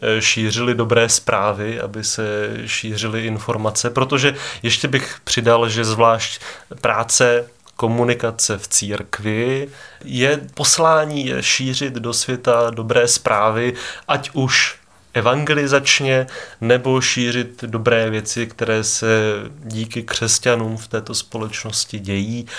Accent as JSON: {"language": "Czech", "town": "Hukvaldy", "region": "Moravian-Silesian Region", "country": "Czechia", "also_born_or_lived": "Prague / Vienna", "moved": "as an adult", "said": "Pocházím tady z našeho kraje, pocházím z Frýdecko-Místecka, z Hukvald. Po maturitě jsem ale hranice tohoto kraje opustil."}